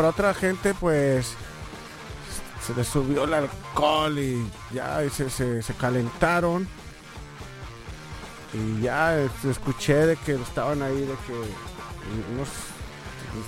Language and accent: Spanish; Nuevo León, Mexico; de donde yo vengo, machito es algo, pues es como que una comida tradicional, es una tradición culinaria del estado de Nuevo León en México.